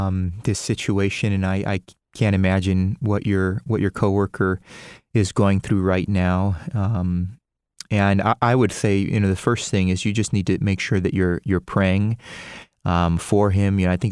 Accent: San Diego, California, United States; So anyways, yeah, growing up in San Diego and being Hispanic, you know, you can't, Don't mess with my Mexican food.

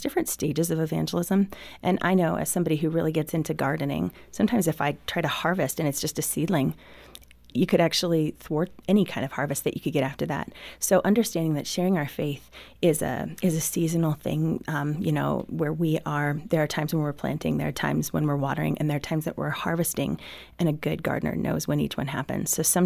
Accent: Midwest, United States; And I grew up in the Midwest

